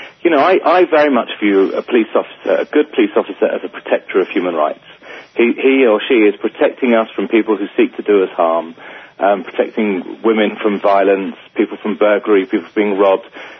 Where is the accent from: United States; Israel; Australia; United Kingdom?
United Kingdom; I remember the debate when I was growing up in the United Kingdom